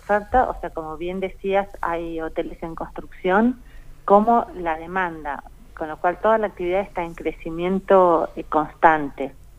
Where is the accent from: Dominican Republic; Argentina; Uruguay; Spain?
Argentina; así como los argentinos vamos a Buenos Aires al menos una vez antes de salir al exterior